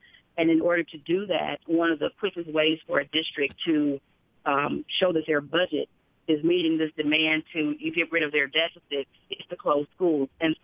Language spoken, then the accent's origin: English; Saginaw, Michigan, United States; I'm not there, and I'm from Saginaw fighting this fight on in that part of the state